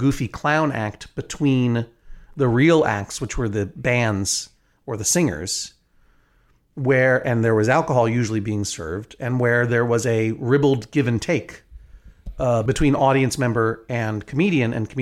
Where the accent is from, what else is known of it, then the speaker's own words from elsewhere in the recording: New England, United States; I come from New England, where getting angry at someone is often the highest form of affection for another person